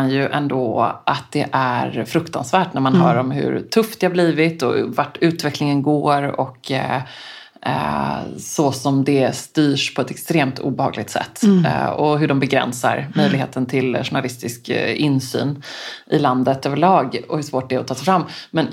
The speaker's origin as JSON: {"language": "Swedish", "country": "Sweden", "said": "Så det är klart att som svensk journalist, nu, som sagt, jag har ingen aning"}